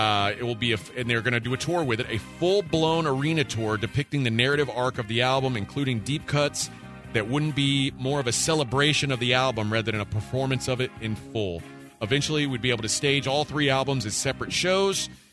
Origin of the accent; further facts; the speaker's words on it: Kentucky, United States; because I'm from Kentucky. It's just the way I grew up.